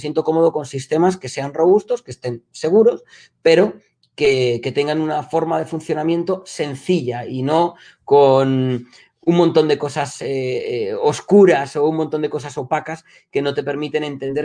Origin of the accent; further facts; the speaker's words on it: Chile; soy chileno también y he tenido muchos años de haber estado pasando veranos españoles / inviernos chilenos allí